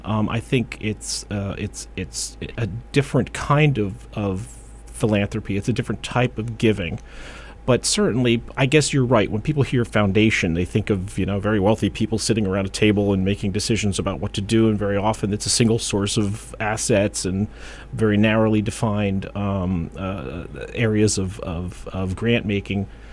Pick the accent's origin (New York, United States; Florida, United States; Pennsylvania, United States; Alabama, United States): Pennsylvania, United States; Bethlehem; But I was born and raised in Bethlehem. I attended Bethlehem schools and enrolled at Moravian College